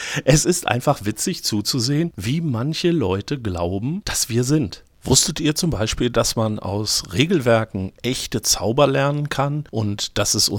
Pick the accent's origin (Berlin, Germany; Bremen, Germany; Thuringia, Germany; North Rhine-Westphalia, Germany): North Rhine-Westphalia, Germany; Ratingen; in meiner Heimatstadt Ratingen